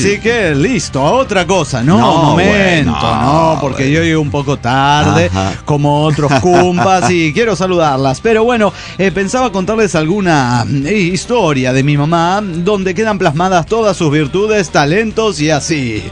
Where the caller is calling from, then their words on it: Cochabamba, Bolivia; de Cochabamba, Bolivia.